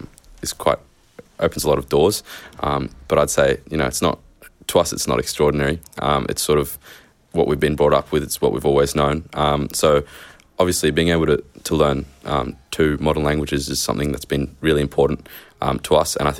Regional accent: Mauritius; born there; I was born in Mauritius, which is where Mum's from. Mauritius is a French-speaking country, so Mum always brought us up speaking French to our family, our siblings, and obviously Dad's Italian.

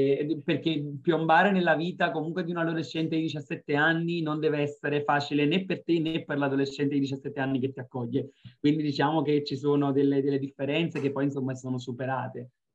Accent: Hinesburg, Vermont, United States; Italian is a second language; 4.000 il numero di persone nel mio paesino, Hinesburg, Vermont, se volete andare a cercare

